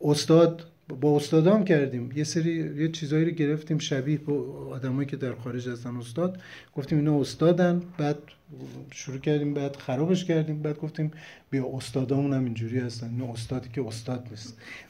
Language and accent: Persian; Tehran, Tehran Province, Iran; born there; من خودم به شخصه با وجودی که در اون محله به دنیا اومدم